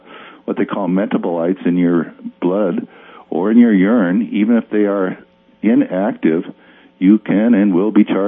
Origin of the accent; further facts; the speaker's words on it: Minnesota, United States; moved away; also born or lived in Dallas, Texas; when I moved here in 1978, I'm a Minnesota boy, and I moved here from Dallas, Texas, actually.